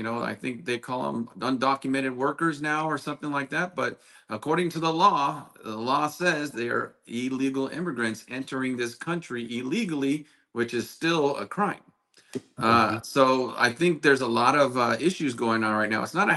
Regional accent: California, United States; this is not the way that I grew up here in San Fernando Valley and Santa Clarita

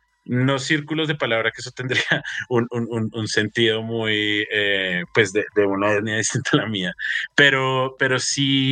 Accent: Colombia; Una cosa que yo reconozco directamente en mi país, como que no podría aventurarme en otro lado, pero que reconozco, por ejemplo, en Colombia

